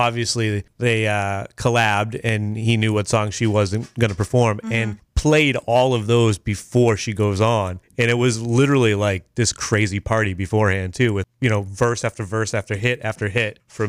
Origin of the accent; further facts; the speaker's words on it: Massachusetts, United States; maybe it's a Massachusetts thing because we're just classier from Massachusetts.